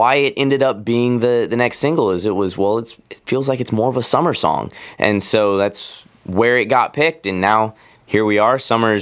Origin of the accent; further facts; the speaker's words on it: Nashville, Tennessee, United States; I always make the joke, when you're born and raised in Nashville, you're going to be involved in entertainment in some way, shape, or form. So here I am.